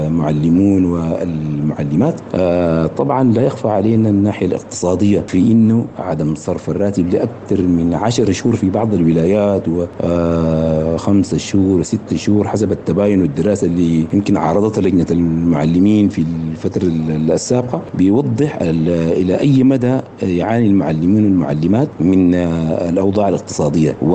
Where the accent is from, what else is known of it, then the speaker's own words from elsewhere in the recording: Sudan; نعيش كسودانيين